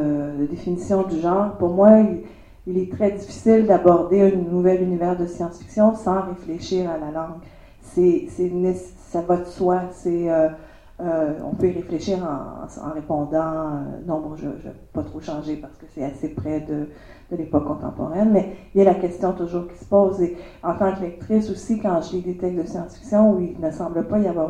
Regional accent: Quebec, Canada; moi, je sais qu'en tant que Québécoise

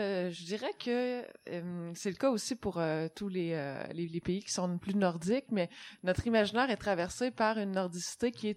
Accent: Quebec, Canada; accent: Québécois; puis vous êtes en train d'entendre mon accent québécois

